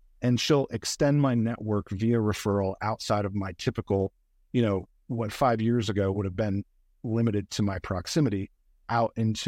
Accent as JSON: {"language": "English", "region": "Southeast", "country": "United States", "said": "You know, so for instance, I'm from the Southeast, and we have a certain perspective and a certain sensibility"}